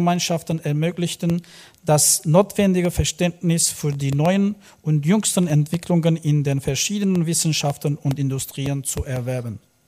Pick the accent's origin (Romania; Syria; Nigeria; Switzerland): Syria; Damascus, Damascus Governorate; Ich komme aus Damaskus, Syrien